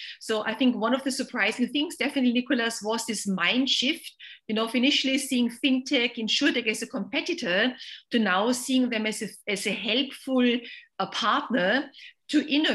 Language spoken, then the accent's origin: English; Austria; moved away as an adult; now in London, United Kingdom; And I am originally from Austria, so I came to London, you know, more than 20 years to work in the financial services sector.